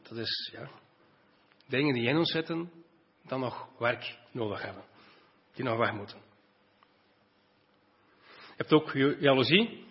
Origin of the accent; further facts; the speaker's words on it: Flanders, Belgium; En iets dat wij als Vlamingen heel veel moeite mee hebben